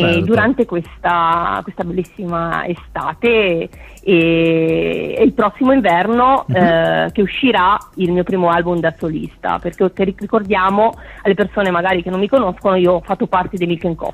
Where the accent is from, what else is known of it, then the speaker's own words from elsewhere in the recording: Carrara, Tuscany, Italy; non so se ti ricordi, io sono di Carrara.